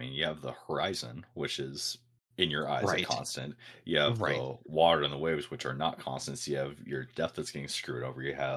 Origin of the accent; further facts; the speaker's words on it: Oregon, United States; I grew up in Oregon, and Crater Lake.